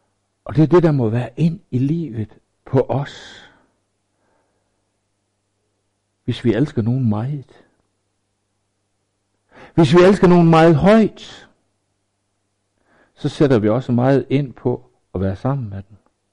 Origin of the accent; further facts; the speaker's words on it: Jutland, Denmark; jeg er jyde.